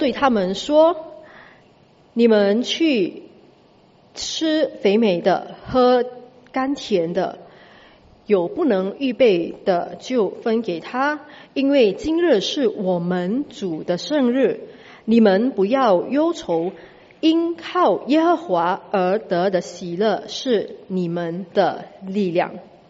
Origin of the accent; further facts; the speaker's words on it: Batam, Riau Islands, Indonesia; Chinese is a second language; now in Singapore; 我本身是印尼人，我的家乡离新加坡很靠近，就是在巴丹。Okay, 所以你们如果常常去巴丹去旅游的话，那个就是我的家乡